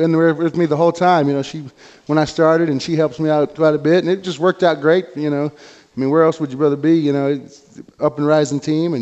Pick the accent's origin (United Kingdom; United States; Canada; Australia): United States; Wichita, Kansas; born there; And I was born in Wichita, and I had family come up yesterday from Hayes.